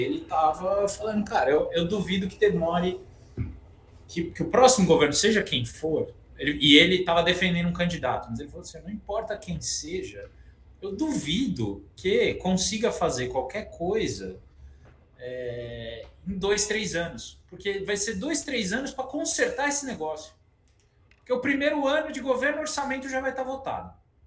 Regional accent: Cotia, São Paulo, Brazil; Cotia, que é o município onde eu cresci, que é um município, não é muito simpático, não, mas enfim, é um município da Grande São Paulo que não tem 200 mil habitantes, se eu não me engano.

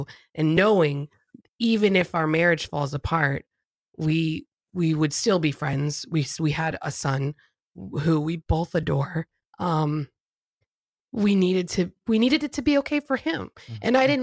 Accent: Florida, United States; I mean, I grew up in South Florida. I spent my weekends at Fort Lauderdale Beach.

